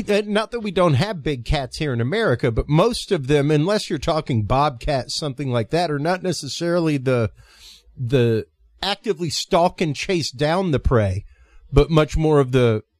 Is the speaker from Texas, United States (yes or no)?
yes; Austin, Texas, United States; Okay, I'm from Austin, the town of tacos.